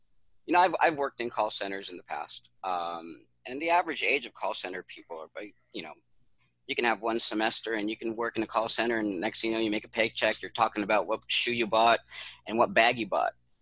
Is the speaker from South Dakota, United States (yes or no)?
no; Los Angeles, California, United States; moved away as an adult; now in Philippines; I was born and raised in Los Angeles. I've been in the Philippines 10 years since January 10th. It was my 10-year anniversary here in the Philippines.